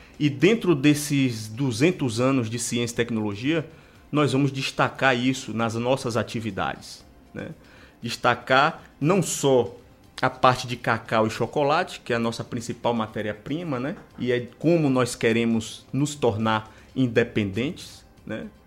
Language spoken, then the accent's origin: Portuguese; Itabuna, Bahia, Brazil; Eu lembro da minha infância que em Itabuna teve uma vez uma boneca gigante, né?